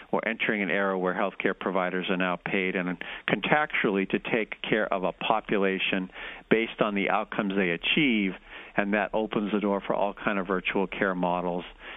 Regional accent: Barre, Vermont, United States; I grew up in Barrie, Vermont, nice little town, and there were two hardware stores, True Value and Aubuchon's.

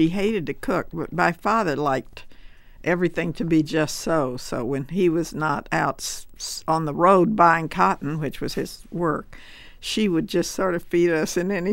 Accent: Texas, United States; It was a big help. I was just saying a while ago to my friend from Simon & Schuster that it was a big asset to me that I was this little Texas ch

